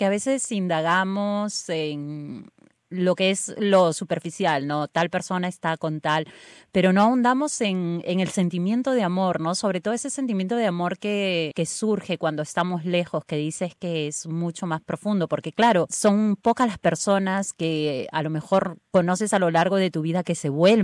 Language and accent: Spanish; Peru; Cuando en Perú, por ejemplo, en mi país, te das de besos, aunque no te conozcas.